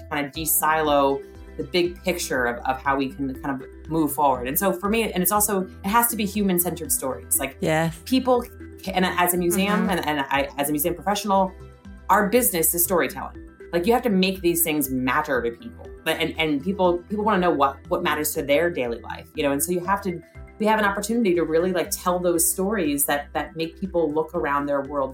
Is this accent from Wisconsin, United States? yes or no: no; New York, United States; I was never going to move to DC. I'm a New Yorker.